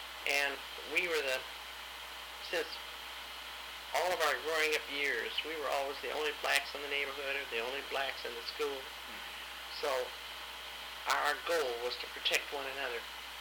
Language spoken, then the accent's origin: English; Minneapolis, Minnesota, United States; born there; Well, I was born in Minneapolis, Minnesota